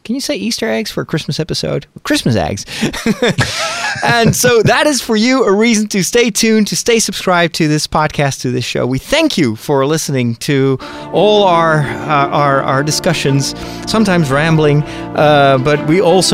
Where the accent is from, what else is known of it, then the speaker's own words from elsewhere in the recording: Netherlands; from the Netherlands, and we will be back.